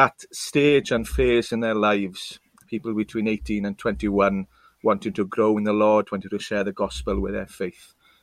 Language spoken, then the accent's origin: English; Carmarthen, Wales, United Kingdom; I'm from Carmarthen originally, so I've crossed the Lyche. I'm a Llanelli fan who's pastoring in the Swansea Valley.